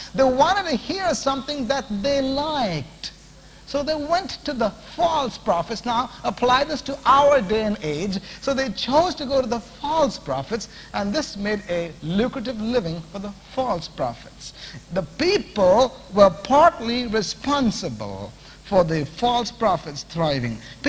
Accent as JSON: {"language": "English", "town": "Chennai", "region": "Tamil Nadu", "country": "India", "tie": "born there", "said": "Madras, where I was born in India."}